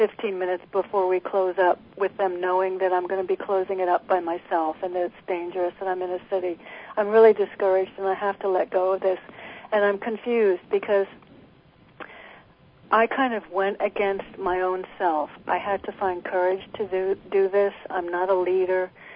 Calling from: Connecticut, United States; I'm in Connecticut.

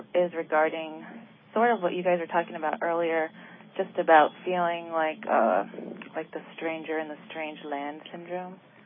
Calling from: Vermont, United States; I'm calling from Vermont.

